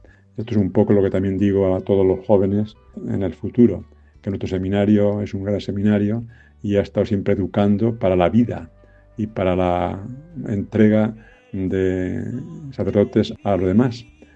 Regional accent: Retuerta del Bullaque, Castilla-La Mancha, Spain; born there; Nací en Retuerto del Guyarque hace 73 años y me ordené sacerdote el 13 de mayo del 78.

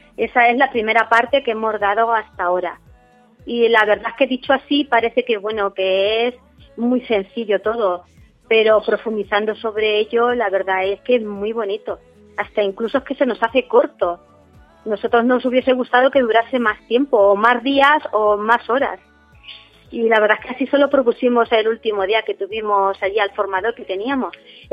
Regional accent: Miguelturra, Castilla-La Mancha, Spain; Lo que pasa es que yo, como soy de Miguel Turra

